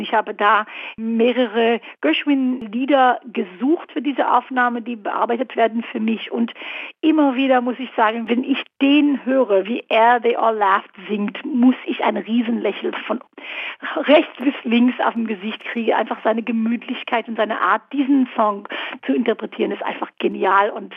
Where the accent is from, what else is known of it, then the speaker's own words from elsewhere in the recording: Israel; now in Hannover, Germany; Also ich habe weniger Jahre in Israel gelebt, als ich in Deutschland gelebt habe. Das ist ein bisschen komisch, weil natürlich Israel ist meine Heimat